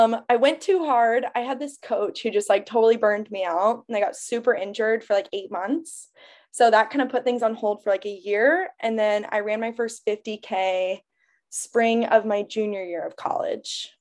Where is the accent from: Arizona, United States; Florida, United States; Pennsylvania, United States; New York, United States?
Arizona, United States; Phoenix; I'm from Arizona. I'm from Phoenix. I went to school in Tucson.